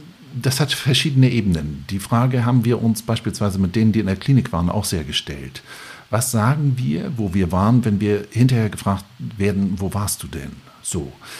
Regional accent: Lübeck, Schleswig-Holstein, Germany; ich bin Lübecker, ich habe immer ein Holzmodell meiner Heimatstadt auf 1 Uhr stehen

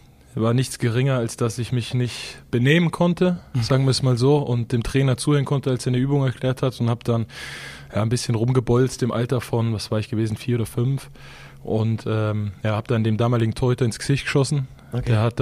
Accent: Lampertheim, Hesse, Germany; also born or lived in Heppenheim; weil ich bin dann in Lampertheim aufgewachsen. Okay. Das ist so 10, 12, 15 Minuten neben Heppenheim.

